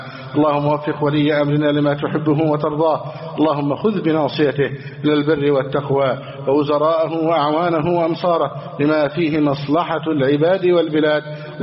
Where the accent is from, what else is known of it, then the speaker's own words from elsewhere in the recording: Egypt; اللهم احفظ بلدنا مصر، اللهم احفظ مصر سخاء رخاء